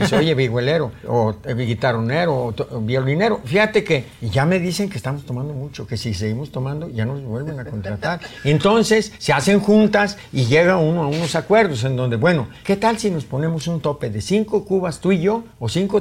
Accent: Tecolotlán, Jalisco, Mexico; Un mariachero de Teocaltiche que acabó viviendo en mi pueblo, en Tegolotlán. Pueblo bonito.

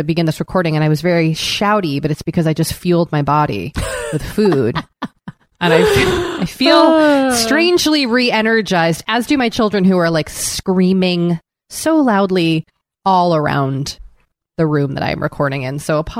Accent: East Coast, United States; seasonal depression from growing up in the East Coast and that still lingers.

